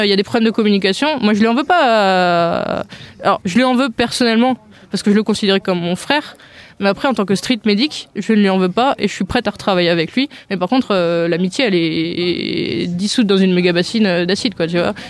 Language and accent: French; Marseille, Provence-Alpes-Côte d'Azur, France; je suis marseillaise là